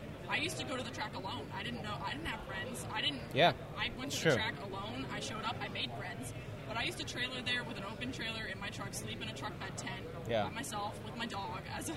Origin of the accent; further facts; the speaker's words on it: California, United States; also born or lived in Texas; Texas, but I was raised in California.